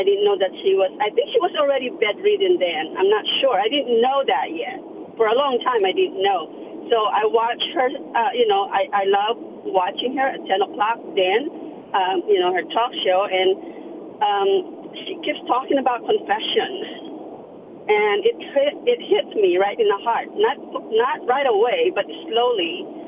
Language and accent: English; Philippines; Yes. I'm born Catholic because I'm Filipino, first of all.